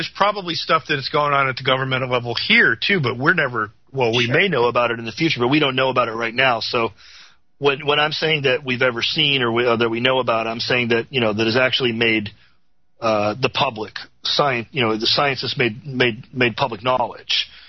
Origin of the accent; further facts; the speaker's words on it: Chicago, Illinois, United States; I know people because I'm from Chicago originally.